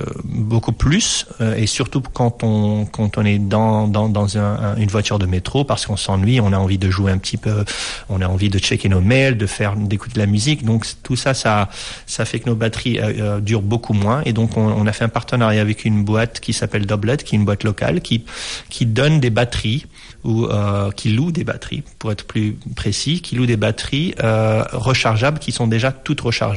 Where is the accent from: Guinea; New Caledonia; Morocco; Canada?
Morocco; moved away as an adult; also born or lived in United States; J'ai grandi au Maroc jusqu'à l'âge de 18 ans. Après ça, j'ai décidé de changer de cap un petit peu et puis d'aller aux États-Unis.